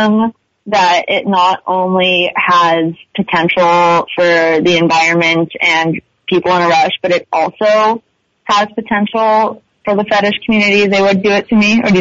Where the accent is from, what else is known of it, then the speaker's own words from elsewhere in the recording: Los Angeles, California, United States; Like, I'm from Los Angeles. We have a drought, you know?